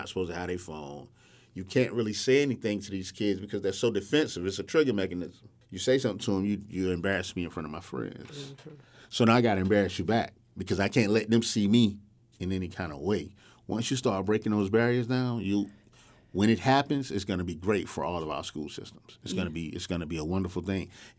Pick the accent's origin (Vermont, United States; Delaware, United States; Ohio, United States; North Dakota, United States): Delaware, United States; Wilmington; I'm from Wilmington. I'm from the inner city, so I know exactly what's going on.